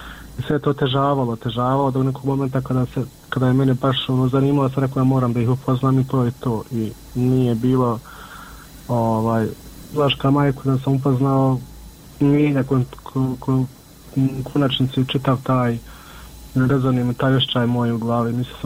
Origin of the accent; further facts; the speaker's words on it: Miljevina, Republika Srpska, Bosnia & Herzegovina; mi smo svi gore iz Miljevine